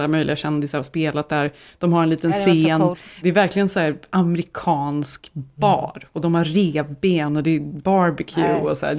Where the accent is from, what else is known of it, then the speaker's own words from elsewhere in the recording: Sweden; Det här är ju ingen högtid som vi egentligen firar direkt, vi som är svenskar.